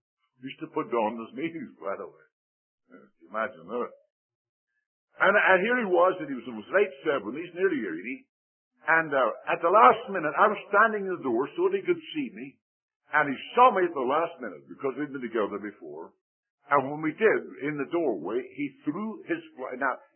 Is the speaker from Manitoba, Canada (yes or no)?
no; New Brunswick, Canada; born there; I was born in New Brunswick. You know I served you in India.